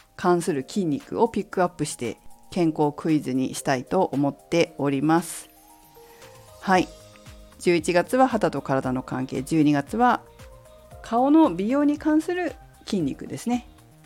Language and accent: Japanese; Fukushima, Japan; 私もね、もともと福島出身で、それこそ取りたての野菜を食べて育ってきたものですから